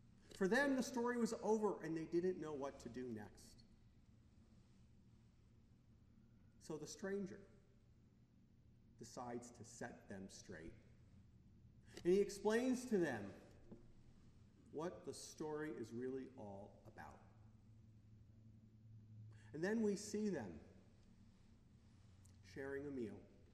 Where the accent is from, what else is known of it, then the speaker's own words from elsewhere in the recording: New York, United States; born there; I was born in 1964 in Westchester County, New York.